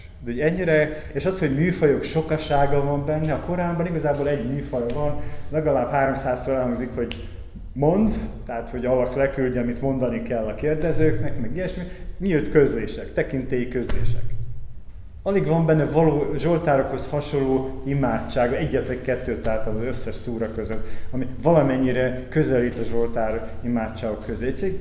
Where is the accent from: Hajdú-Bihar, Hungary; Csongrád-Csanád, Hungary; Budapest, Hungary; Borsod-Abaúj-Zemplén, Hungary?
Budapest, Hungary; born there; Tehát most, ha én itt születtem Budapesten, akkor én nem tudom betölteni ezt a proféciát.